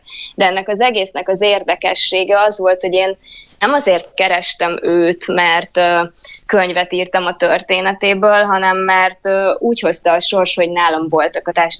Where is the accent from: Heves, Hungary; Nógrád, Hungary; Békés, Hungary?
Nógrád, Hungary; Balassagyarmat; born there; Balassa gyarmati születésű vagyok